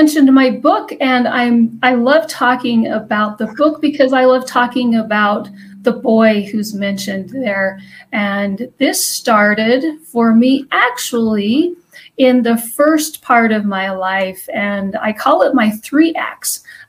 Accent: Salt Lake City, Utah, United States; I am from Salt Lake City, Utah area, right between the mountains.

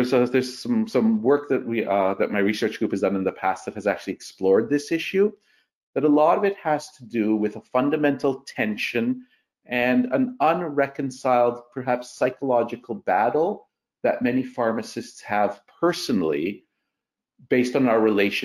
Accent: Canada; There are lots of ways of being Canadian. Not every Canadian loves playing ice hockey, loves skiing, and loves the snow. A good many of my compatriots every November fly to Florida in the United States and come back in March because they hate the winter.

